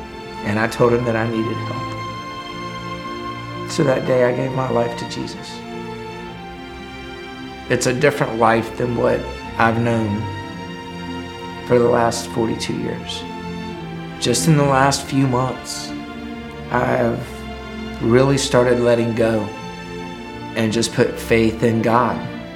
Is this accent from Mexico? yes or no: no; Pope Air Force Base, North Carolina, United States; also born or lived in Louisville, Kentucky; I was born in Louisville, Kentucky, and pretty much raised at Pope Air Force Base in North Carolina. Growing up in a military family, my father was gone a good portion of my younger years.